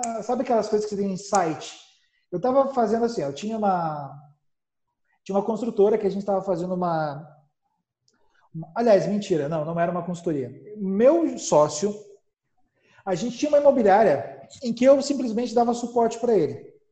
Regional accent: Paraná, Brazil; also born or lived in Santa Catarina; E eu, na verdade, sou paranaense, mas morava em Santa Catarina.

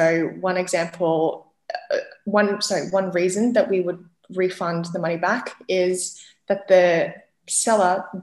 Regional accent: Australia; because as we've seen as Australian consumers of crypto, sometimes your bank account does get shut down

